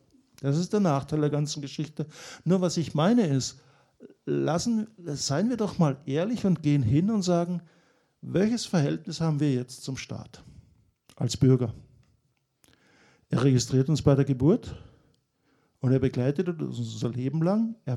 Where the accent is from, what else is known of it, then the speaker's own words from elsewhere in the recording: Austria; ich bin Österreicher